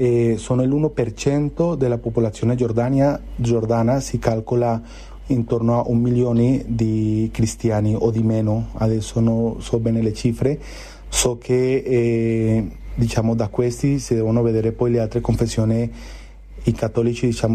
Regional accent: Colombia; io vengo dalla Colombia, lì abbiamo fiumi che da sponda a sponda sono un chilometro.

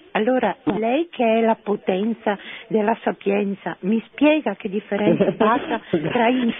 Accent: Caino, Lombardy, Italy; faccio parte della storia sacra perché il mio paese si chiama Caino.

